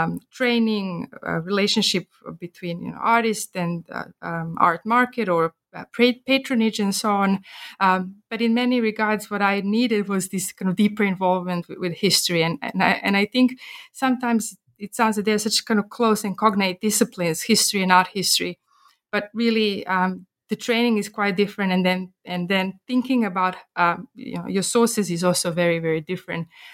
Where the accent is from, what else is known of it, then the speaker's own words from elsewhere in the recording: Belgrade, Serbia; I grew up in Belgrade during the 1990s, a fairly turbulent period in Yugoslav and then Serbian history.